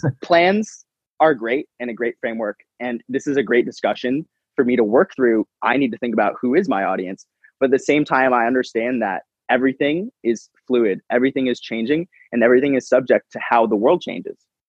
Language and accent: English; Vermont, United States; VT being my home state of Vermont